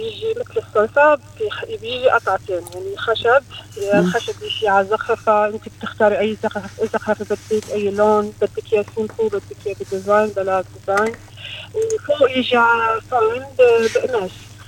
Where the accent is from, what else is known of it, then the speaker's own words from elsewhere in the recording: Morocco; اكيد ديكور مغربي لانه انا مغربي اكيد